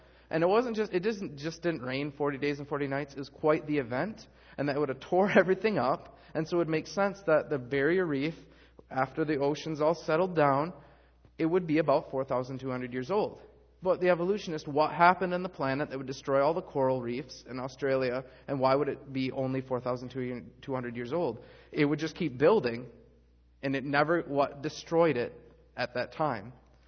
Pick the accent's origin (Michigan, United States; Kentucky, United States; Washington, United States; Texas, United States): Michigan, United States; now in California, United States; I'm spoiled. I'm from Michigan. You go swimming in Michigan, you don't get that salty, nasty stuff all over you.